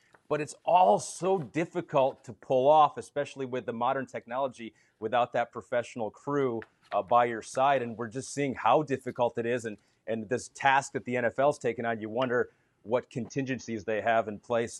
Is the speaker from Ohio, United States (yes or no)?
no; Grand Rapids, Michigan, United States; So I grew up in Michigan, Grand Rapids area